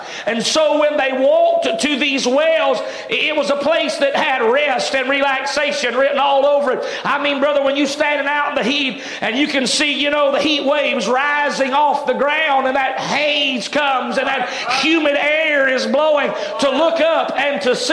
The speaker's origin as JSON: {"language": "English", "region": "the South", "country": "United States", "said": "Look, I love sweet tea. I do. I'm from the South."}